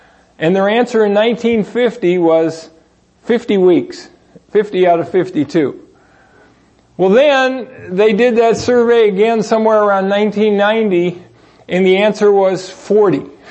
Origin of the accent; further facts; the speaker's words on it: California, United States; And for me, I grew up out here in California